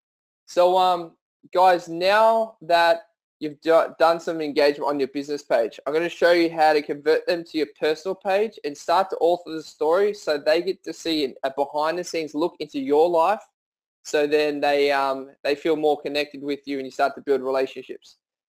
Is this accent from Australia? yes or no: yes; Leeton, New South Wales, Australia; It's called I Live in Leeton. This is my hometown.